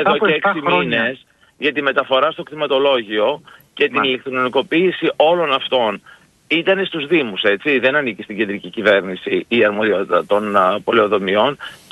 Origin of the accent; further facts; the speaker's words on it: Thessaloniki, Central Macedonia, Greece; είμαστε και συμπατριώτες από τη Θεσσαλονίκη